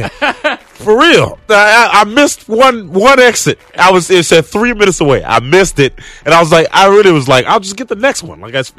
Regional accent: Memphis, Tennessee, United States; I grew up in Memphis. That's most of my adolescence. But I moved a lot. Like, I moved, like, 20 times.

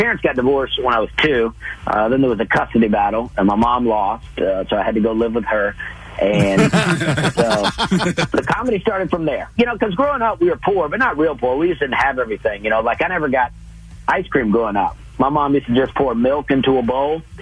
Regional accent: Alabama, United States; I'm from Alabama. I grew up in Alabama. Grew up in a trailer park, which wasn't that fun

